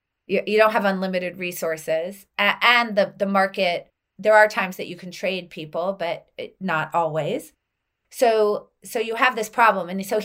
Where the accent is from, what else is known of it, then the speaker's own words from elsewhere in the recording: Philadelphia, Pennsylvania, United States; I'm from Philly. I can't help it.